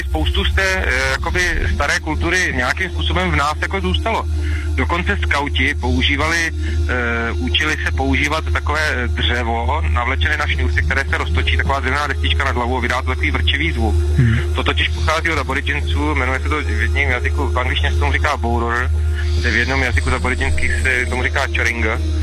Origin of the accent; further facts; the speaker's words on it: Kojšice, Šumava, Czechia; Já totiž jsem ze Šumavy, já jsem se narodil do velmi malé vesničky, to znamená Kojšice, tam je pouze 10 obyvatel.